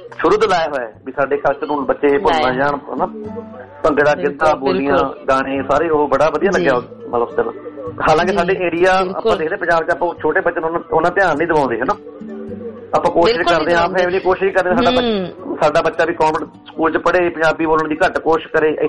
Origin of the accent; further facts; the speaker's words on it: Mahi Nangal, Punjab, India; ਬਠਿੰਡੇ ਜ਼ਿਲ੍ਹੇ 'ਚ ਮੇਰਾ ਪਿੰਡ ਹੈ